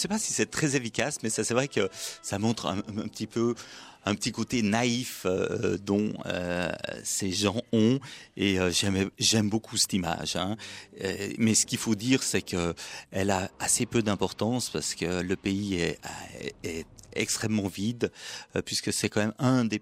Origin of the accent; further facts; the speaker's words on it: Geneva, Switzerland; Exactement. Je suis suisse de Genève.